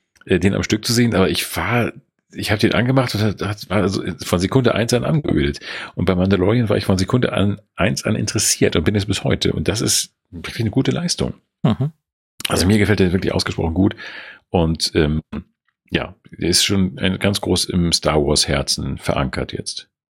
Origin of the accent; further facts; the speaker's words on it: Sierksdorf, Schleswig-Holstein, Germany; im Hansapark Sirksdorf in meiner Heimat, wo ich mal gearbeitet habe nach dem Abitur.